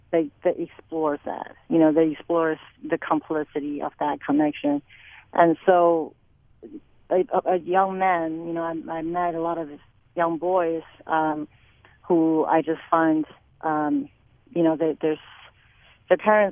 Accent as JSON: {"language": "English", "region": "Beijing", "country": "China", "second_language": "English", "said": "Well, so, you know, I'm from Beijing. I'm from China, and I don't really have strong roots to any place that I've lived."}